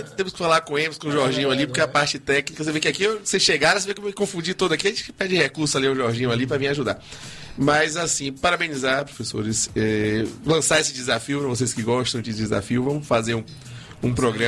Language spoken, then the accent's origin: Portuguese; Salvador, Bahia, Brazil; born there; eu nasci em Salvador, não escolhi não, só tive a sorte de nascer aqui, né? Nessa cidade, nesse estado que é tão discriminado